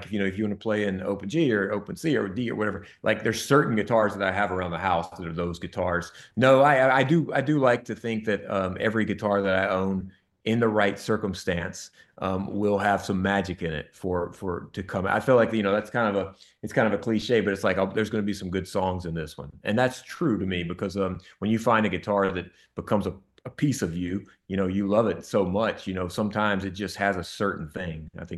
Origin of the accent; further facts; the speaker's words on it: Camden, South Carolina, United States; I touched on it with my hometown of Camden, South Carolina.